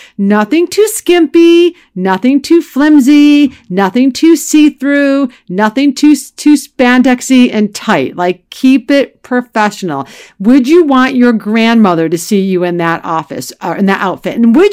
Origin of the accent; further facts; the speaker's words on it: Ohio, United States; Which I might go to because I am originally from Ohio, so I do know how to bowl.